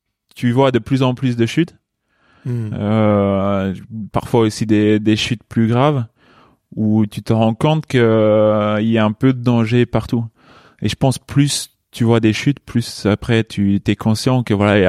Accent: Luxembourg; moved away as an adult; À 18 ans, je suis parti de Luxembourg pour aller à Chambéry.

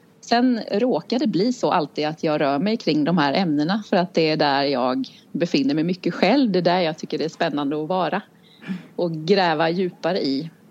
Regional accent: Kalmar County, Sweden; also born or lived in Stockholm / Skåne; now in Kalmar, Sweden; nu sitter jag i Kalmar ska jag säga när jag säger hit. Men jag är uppvuxen på Öland. Och jag bodde där i 18 år. Och sen har jag varit iväg. Bott i Stockholm i 12 år blev det väl. Skåne 8 år. Och sen har jag begett mig hemåt igen.

